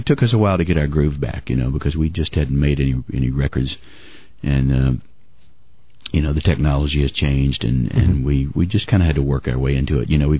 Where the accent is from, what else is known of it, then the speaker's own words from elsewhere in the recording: Linden, Texas, United States; No, I grew up in Linden, which is 13 miles from Atlanta. They're both in the same county.